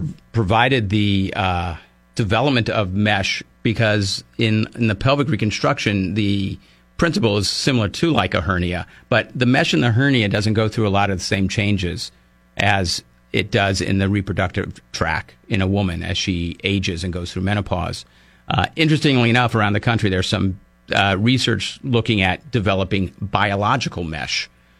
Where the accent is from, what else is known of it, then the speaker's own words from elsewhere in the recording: Missouri, United States; I know back in my home state of Missouri, they allowed physicians right out of medical school.